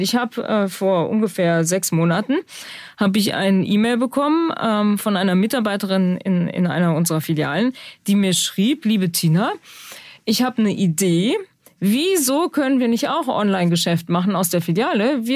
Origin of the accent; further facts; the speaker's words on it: Rhineland, Germany; Dann denkt man als Rheinländerin, hier kommt gleich ein Karnevalszug, ja.